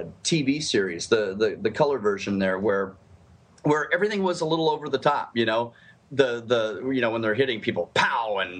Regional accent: Hayward, California, United States; also born or lived in Minneapolis; took a lot of kids' classes where I grew up in Hayward, California. And then I ended up going to a performing arts high school in Minneapolis

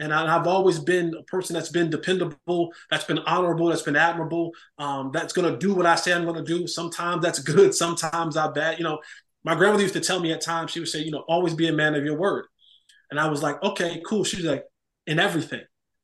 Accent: Roselle, New Jersey, United States; Yeah, I was, you know, born and raised in New Jersey, Roselle, New Jersey. And I was raised by my grandmother, myself and my two brothers.

